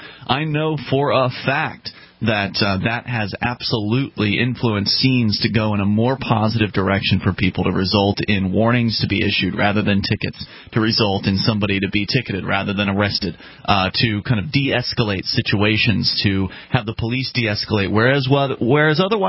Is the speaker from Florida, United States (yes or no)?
yes; Sarasota, Florida, United States; now in Keene, United States; Because I know where I come from. I come from Sarasota, Florida.